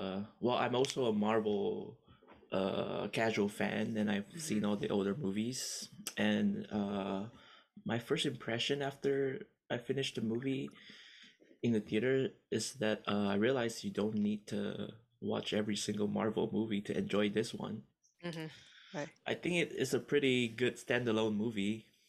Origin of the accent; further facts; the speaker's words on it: Malaysia; And being a Malaysian